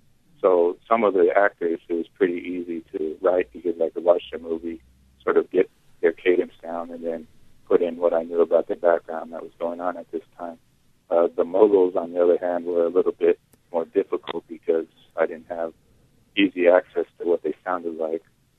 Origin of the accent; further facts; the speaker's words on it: Las Cruces, New Mexico, United States; now in Tucson, United States; I'm based in Tucson. Tucson was good, and I'm originally from Las Cruces, so I've done book signings throughout the borderland.